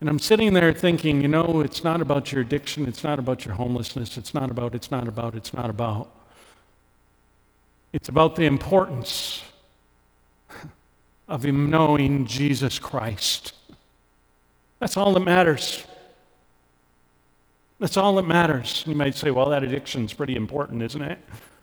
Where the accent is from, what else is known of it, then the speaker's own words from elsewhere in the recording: Canada; and I'm Canadian. You didn't know that already, eh?